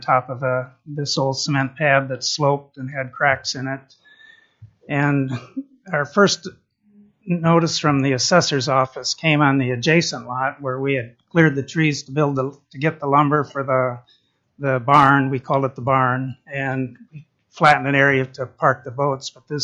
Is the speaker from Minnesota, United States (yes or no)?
no; Haines, Alaska, United States; I'm from Haines.